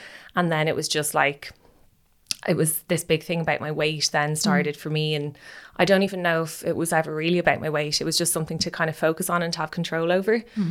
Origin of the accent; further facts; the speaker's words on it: Ireland; because when you're in that kind of category of being called an Irish model or doing the pageants and all